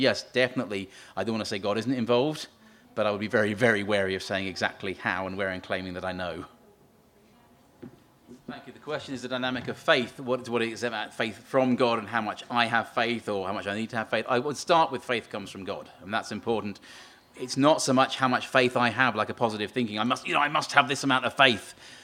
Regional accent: East of England, United Kingdom; maybe as an Englishman I speak in Northern Ireland inappropriately, perhaps, you folks have lived up through the troubles, but certainly in growing up in Essex, it's just wasn't that.

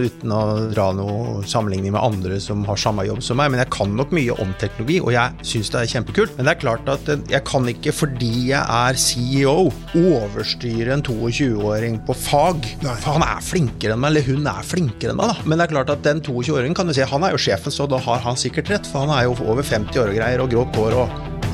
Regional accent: Fredrikstad, Østfold, Norway; Nei, jeg gjør ikke det, jeg kommer fra Fredrikstad.

